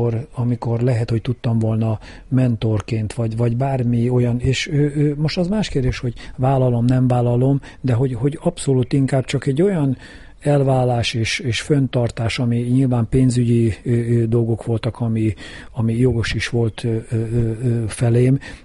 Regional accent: Kecskemét, Bács-Kiskun, Hungary; a kecskeméti lakosokra, nem csak azért, mert itt születtem ugye a városközpontban, itt nőttem fel a egyik városrészben, ugye a Széchenyi városba

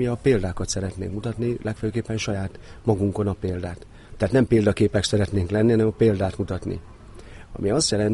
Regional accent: Lake Balaton, Hungary; mivel én ide születtem a Balatonra, ami azt jelenti, hogy nem érdem itt élnem

